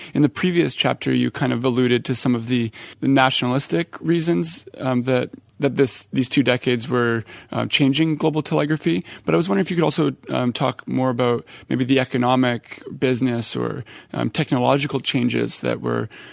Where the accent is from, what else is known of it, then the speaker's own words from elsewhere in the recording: Canada; I'm from Canada, so I can picture it.